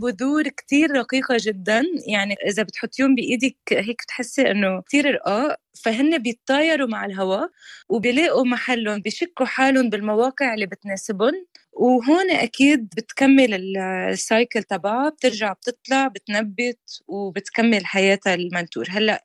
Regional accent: Beirut, Beirut Governorate, Lebanon; انا ما عندي ضيعة، انا ضيعتي هي بيروت

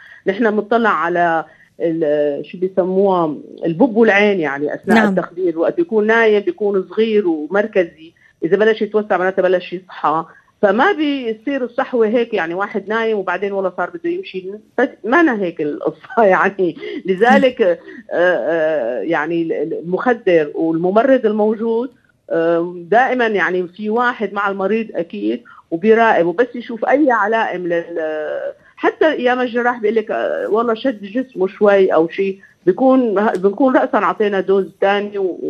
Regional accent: Syria; moved away as an adult; now in France; يعني أنا جيت من سوريا بصراحة ما عنا هالإمكانيات، فنحن كتير ملاصقين بسوريا للإمكانيات القليلة للمريض، سماعتنا على قلبه، إيدنا على نبضه. جيت لهون على فرنسا لقيت الأجهزة هي تتكلم.

